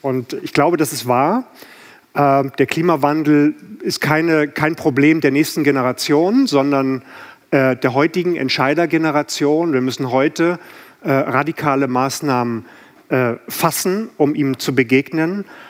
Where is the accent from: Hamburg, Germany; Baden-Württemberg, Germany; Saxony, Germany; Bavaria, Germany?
Hamburg, Germany; Ich komme aus Hamburg.